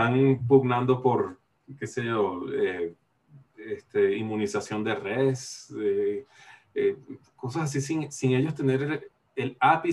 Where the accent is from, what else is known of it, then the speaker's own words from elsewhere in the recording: Caracas, Capital District, Venezuela; yo soy oriundo de Venezuela